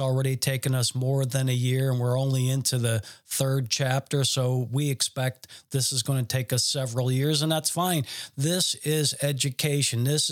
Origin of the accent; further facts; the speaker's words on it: Garden City, Michigan, United States; born there; I was born in Garden City, Michigan, which immediately tells you that I am a U.S. citizen by birth